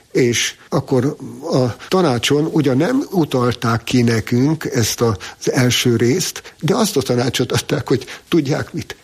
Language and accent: Hungarian; Diósgyőr, Borsod-Abaúj-Zemplén, Hungary; Diósgyőrben nőttem föl, a gyerekkorom minden élménye oda tartozik, ezért ízig-vérig diósgyőri vagyok.